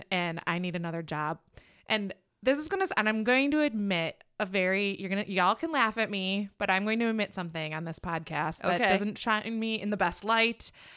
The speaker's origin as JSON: {"language": "English", "town": "Waukesha", "region": "Wisconsin", "country": "United States", "tie": "born or raised there", "also_born_or_lived": "Chicago, United States", "said": "I grew up in Waukesha. I am now a single mom of four boys, raising her kids in the same neighborhood that I actually grew up"}